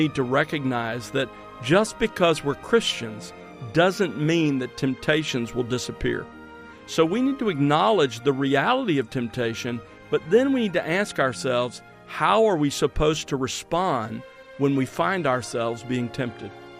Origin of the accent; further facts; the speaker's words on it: Gulf Coast, United States; born or raised there